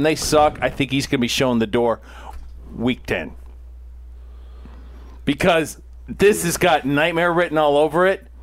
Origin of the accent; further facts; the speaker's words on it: Texas, United States; And you know what about Texas women? We're women.